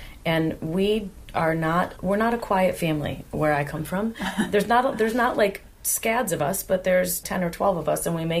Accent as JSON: {"language": "English", "region": "New York", "country": "United States", "said": "I'm from New York, and so to travel to New York."}